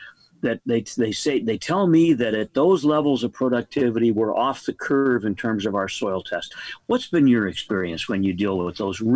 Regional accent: Michigan, United States; moved away as an adult; I grew up in Michigan, but I moved out west when I started graduate school, and I've been out west my whole career

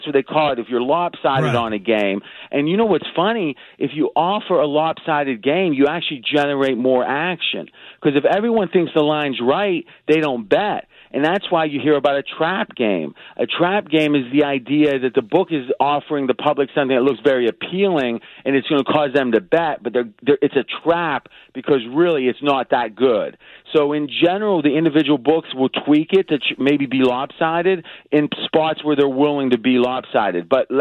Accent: Ohio, United States; moved away; I moved out from Ohio 21 plus years ago, and the one holiday that my family has come out pretty much every year is Thanksgiving.

